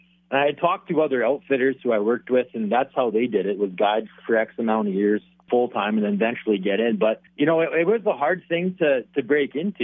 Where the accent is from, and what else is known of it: Manitoba, Canada; born or raised there